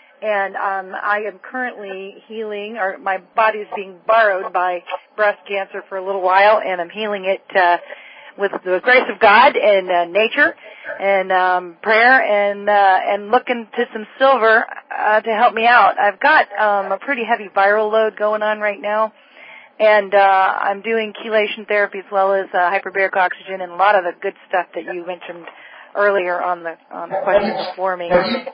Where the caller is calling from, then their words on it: Atlanta, Georgia, United States; from Atlanta.